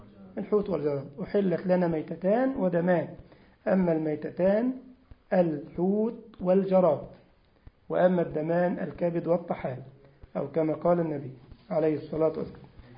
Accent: Egypt; احنا عندنا في مصر بنقول على الدجاج على الفرخ على الدجاج فرخه، هم عندهم في الجزائر ليها معنى تاني. فعشان برضو احنا عندنا يا جماعه في مصر فرخ يعني دجاج

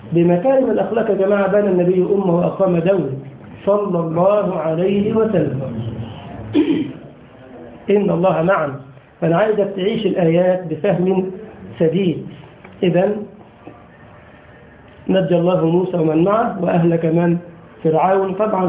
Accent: Egypt; موجود عندنا في مصر جميل، في المتحف المصري ده

